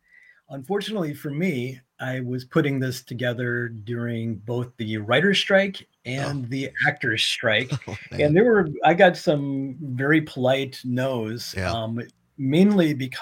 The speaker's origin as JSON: {"language": "English", "town": "Peoria", "region": "Illinois", "country": "United States", "said": "I'm from Peoria, Illinois, originally, which is not a bad place for comedy people to come from."}